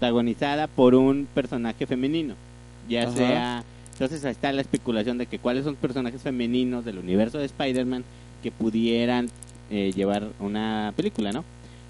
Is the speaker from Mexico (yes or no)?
yes; Torreón, Coahuila, Mexico; De Torreón.